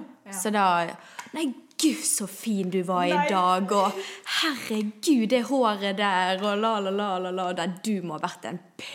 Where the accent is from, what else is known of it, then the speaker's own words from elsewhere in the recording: Angola; i Angola, der jeg kommer fra